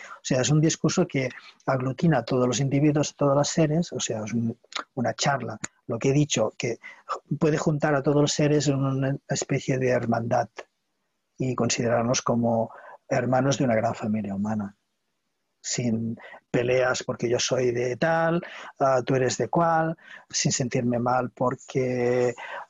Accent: Barcelona, Catalonia, Spain; está en catalán, soy de Barcelona, de Cataluña

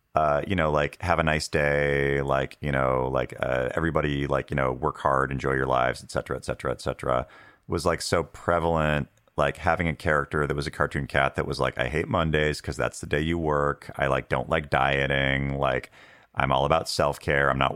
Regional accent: Washington, United States; I grew up in Washington State, and like it was like on a res in kind of like the like kind of away from like a lot of cool businesses and stuff like that.

